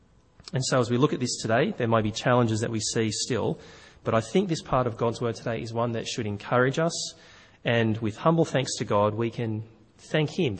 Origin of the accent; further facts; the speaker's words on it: Australia; for me as an Australian